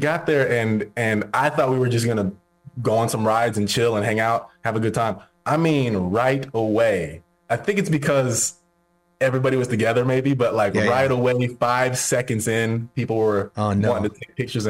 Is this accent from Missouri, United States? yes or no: no; Kansas City, Kansas, United States; I'm from Kansas City, yeah.